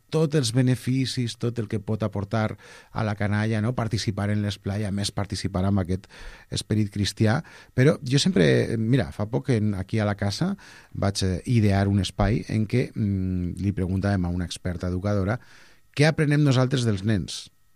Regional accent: Castelló de la Plana, Valencian Community, Spain; Jo soc de Castelló, ja, i igual m'ho noteu una mica per l'accent, i allà l'esplai no existeix massa

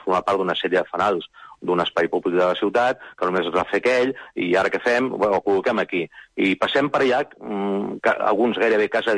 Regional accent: Barcelona, Catalonia, Spain; Barcelona té alguna cosa especial, potser perquè sóc barceloní

